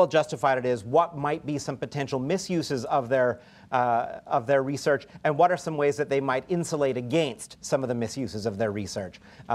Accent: Canada; Then again, I'm Canadian

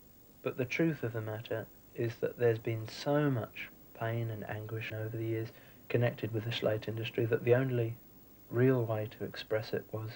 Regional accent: England, United Kingdom; now in Wales; I'm sure some will regard us as intruders because we are English people living in another country.

